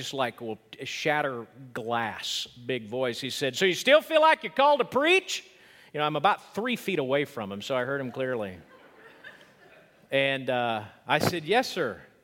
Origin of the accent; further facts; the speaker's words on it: Oklahoma, United States; Yesterday, Julie and I had to make a trip down and back to my hometown in Oklahoma